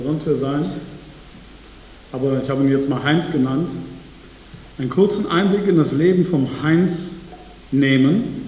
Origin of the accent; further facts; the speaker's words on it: Viersen, North Rhine-Westphalia, Germany; ich komme aus Viersen.